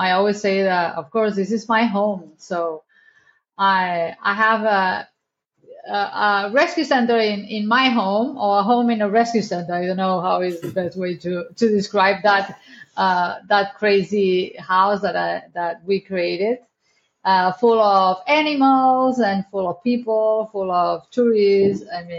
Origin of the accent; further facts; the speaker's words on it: Barcelona, Catalonia, Spain; English is a second language; moved away as an adult; now in Costa Rica; I'm from Barcelona. I'm Spanish, and I end up in Costa Rica like more than 15 years ago.